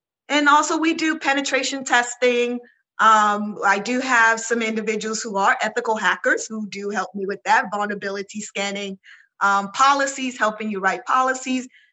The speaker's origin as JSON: {"language": "English", "country": "Nigeria", "said": "I'm Nigerian and I hate the whole Nigerian prince email"}